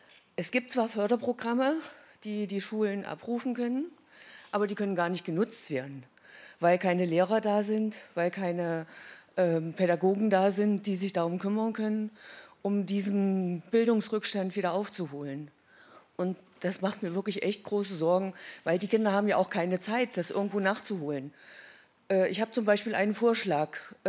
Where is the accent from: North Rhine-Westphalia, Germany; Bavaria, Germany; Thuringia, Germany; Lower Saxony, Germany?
Thuringia, Germany; ich komme aus dem Eichsfeld